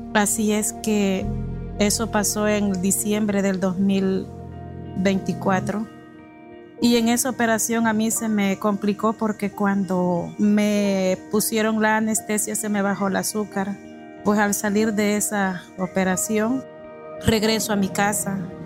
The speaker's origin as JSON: {"language": "Spanish", "town": "Rosario de Mora", "region": "San Salvador", "country": "El Salvador", "said": "Vengo del Cantón San Ramón, Caserío Las Margaritas, del municipio de Rosario de Mora."}